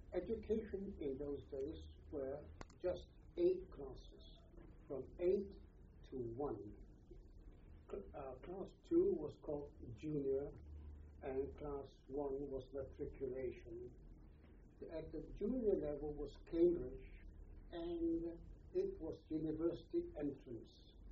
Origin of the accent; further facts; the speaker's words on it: Hong Kong; born there; Well, I was born in Hong Kong, and my family had been in Hong Kong up to the time of the war.